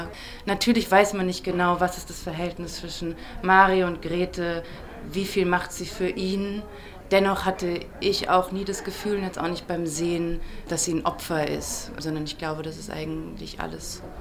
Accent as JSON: {"language": "German", "country": "Germany", "said": "was ich als Deutsche nicht verstehen kann"}